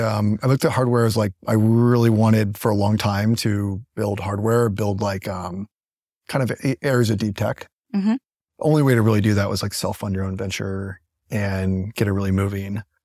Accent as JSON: {"language": "English", "region": "Illinois", "country": "United States", "tie": "born or raised there", "said": "So my story started, I grew up in Illinois on a third generation farm."}